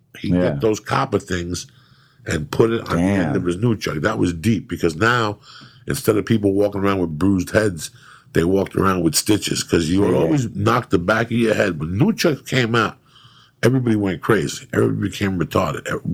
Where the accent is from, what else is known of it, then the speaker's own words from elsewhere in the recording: Cuba; now in United States; You know, I grew up, like I told you, I came from Cuba